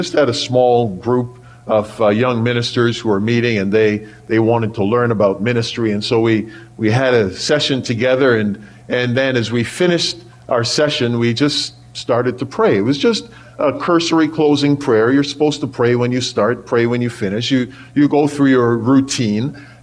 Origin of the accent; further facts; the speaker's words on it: Jamaica; now in Canada; I was born and raised in Jamaica, and every couple years or so, I like to go back